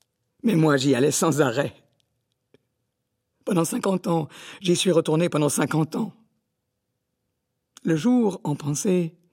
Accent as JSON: {"language": "French", "town": "Smolensk", "region": "Smolensk Oblast", "country": "Russia", "tie": "born there", "second_language": "French", "said": "On m'a renvoyé dans ma ville natale, à Smolensk, à l'orphelinat."}